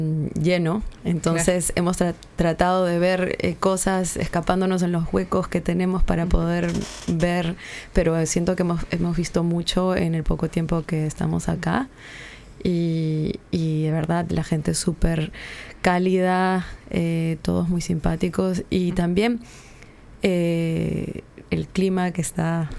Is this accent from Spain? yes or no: no; Peru; a pesar que soy peruana